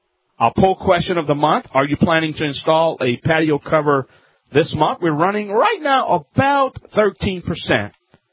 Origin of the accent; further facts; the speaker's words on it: Louisiana, United States; a licensed, tested contractor.